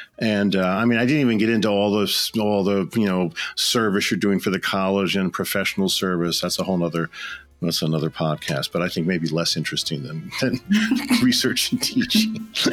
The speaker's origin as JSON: {"language": "English", "town": "Chicago", "region": "Illinois", "country": "United States", "tie": "born or raised there", "said": "I grew up kind of in Chicago. We met in Boston, but that was culture shock enough."}